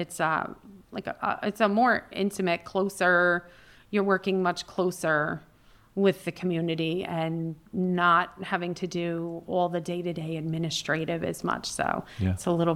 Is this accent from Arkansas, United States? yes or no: no; New York, United States; So, but I was born and raised in Orange County in New York, about an hour north of New York City on the Hudson River. So once a New Yorker, always a New Yorker.